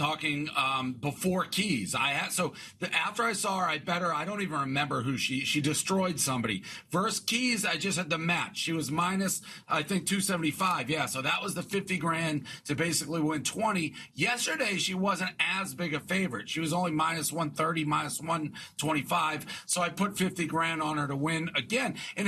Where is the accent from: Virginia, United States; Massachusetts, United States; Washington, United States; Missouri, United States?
Massachusetts, United States; Boston; now in New York, United States; and I'm from Boston, but I've been in New York 10 years, and I had never gone.